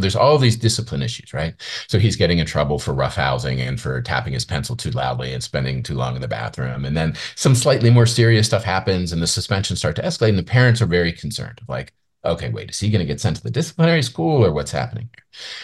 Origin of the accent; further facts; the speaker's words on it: Penn Hills, Pennsylvania, United States; So like when I talk about growing up in Penn Hills, like I was a disruptive kid too.